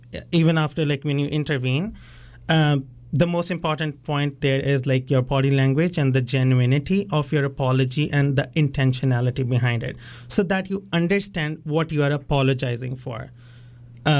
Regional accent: India; I come from India.

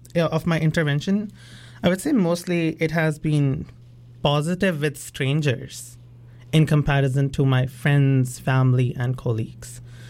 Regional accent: India; I come from India.

